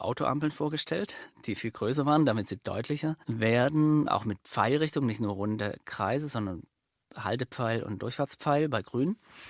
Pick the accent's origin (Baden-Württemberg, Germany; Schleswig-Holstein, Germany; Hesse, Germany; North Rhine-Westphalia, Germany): Baden-Württemberg, Germany; accent: Swabian; hat er vielleicht auch gehört an meinem schwäbischen Akzent.